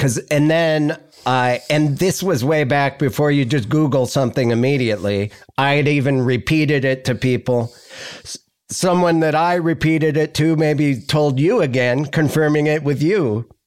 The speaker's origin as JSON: {"language": "English", "town": "Austin", "region": "Texas", "country": "United States", "said": "I'm from Austin."}